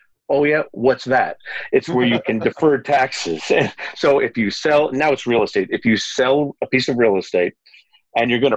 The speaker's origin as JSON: {"language": "English", "region": "New York", "country": "United States", "tie": "born or raised there", "lives_now": "Philadelphia, United States", "said": "I grew up on Long Island, New York, and I used to work for a tech company up there."}